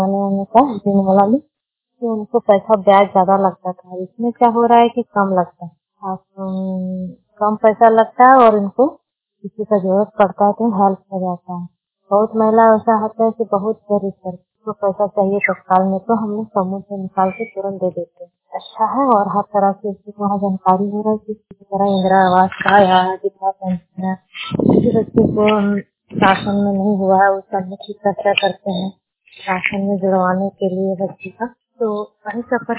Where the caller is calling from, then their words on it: Jharkhand, India; और हम गिरिडीह डिस्ट्रिक्ट से बोल रहे हैं और मेरा गांव का किरला हूँ